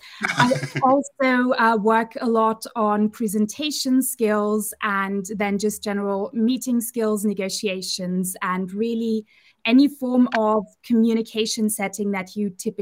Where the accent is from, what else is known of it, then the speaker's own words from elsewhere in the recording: Austria; I am not from New Zealand. I am Austrian.